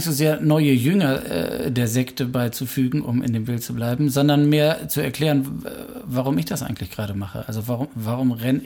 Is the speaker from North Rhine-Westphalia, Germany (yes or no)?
no; Hamburg, Germany; gerade im Nordosten, da wo ich herkomme, Nordosten Hamburgs